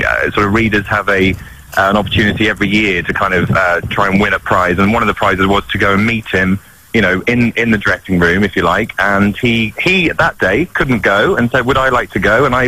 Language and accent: English; East of England, United Kingdom; I'm actually from Norfolk originally, but we're going up to my auntie's house in Prestatyn.